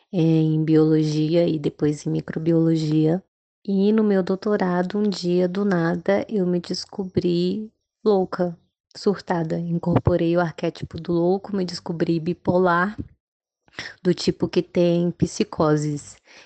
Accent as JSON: {"language": "Portuguese", "region": "Minas Gerais", "country": "Brazil", "said": "eu sou de Minas Gerais"}